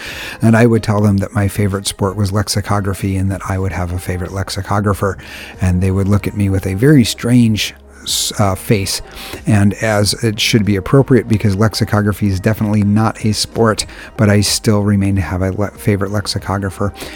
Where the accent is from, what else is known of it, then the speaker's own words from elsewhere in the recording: Connecticut, United States; Growing up in Connecticut, we were kind of between football teams